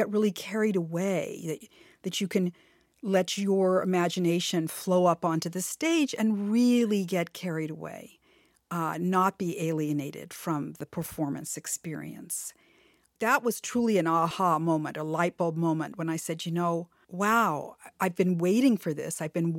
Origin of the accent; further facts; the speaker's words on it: Hollywood, California, United States; I'm originally from Hollywood, and I grew up in a home that was just steeped in music and dancing.